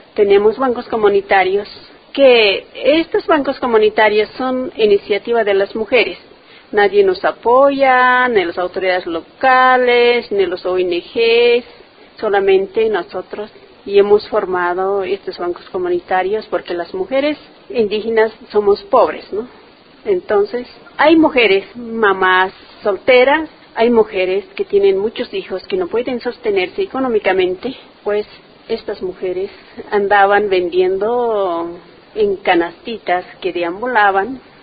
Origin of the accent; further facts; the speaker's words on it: Bolivia; soy una mujer aymara, vengo de Bolivia.